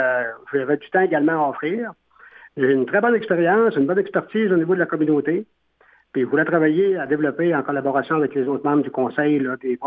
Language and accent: French; Grande-Vallée, Quebec, Canada; Oui, moi, je suis originaire de Grande-Vallée.